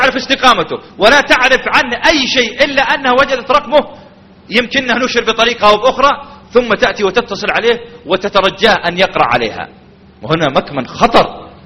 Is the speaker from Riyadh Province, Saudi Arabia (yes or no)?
yes; Riyadh, Riyadh Province, Saudi Arabia; ومن المعلوم أن عندنا في الرياض